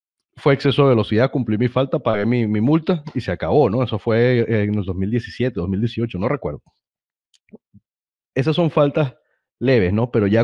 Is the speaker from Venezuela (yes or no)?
yes; Venezuela; moved away; como hay venezolanos que aquí hacen o hacemos las cosas bien